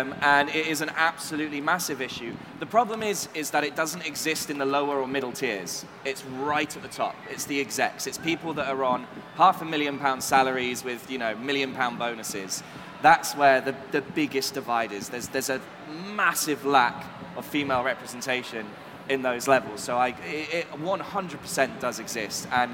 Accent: Newquay, South West England, United Kingdom; I'm from Newquay

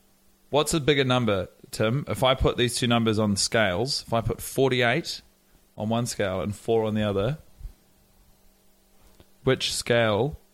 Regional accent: Wellington, New Zealand; born there; I was born in Wellington in 1988.

